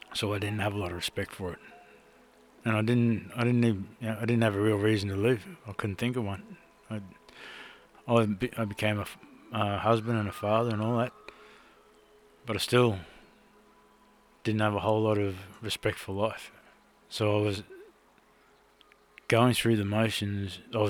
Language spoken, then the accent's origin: English; New South Wales, Australia; I'm from the Gitabal and Ngarrukul people of the Northern Rivers. So it's around Mount Lindsay and Mount Warning, Mulumbini, Momali and Jargonbunj.